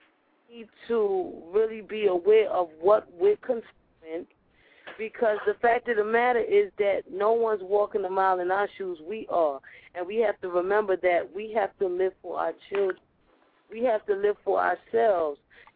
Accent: Nigeria; because I'm Nigerian

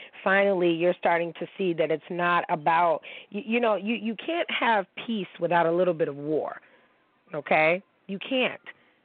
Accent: Niagara Falls, New York, United States; I'm from Niagara Falls, but my mom is this and my dad is black. No, you're just American.

